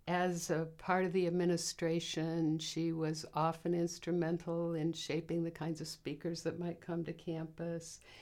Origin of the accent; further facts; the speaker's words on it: South Bend, Indiana, United States; born there; I was born in South Bend, Indiana, and after college I went to graduate school at Indiana University.